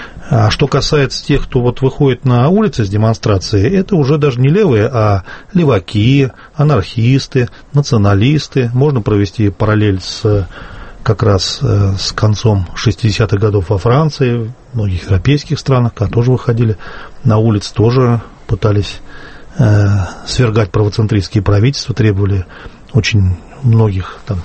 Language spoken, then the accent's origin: Russian; Moscow, Russia; я тоже коренной москвич, по папе ленинградец.